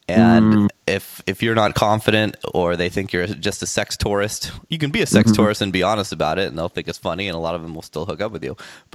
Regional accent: Huntington Beach, California, United States; No way. Yeah, I actually grew up in Huntington.

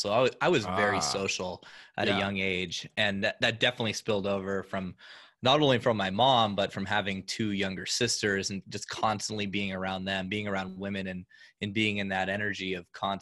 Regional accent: California, United States; I played ice hockey, which was kind of rare growing up in Southern California

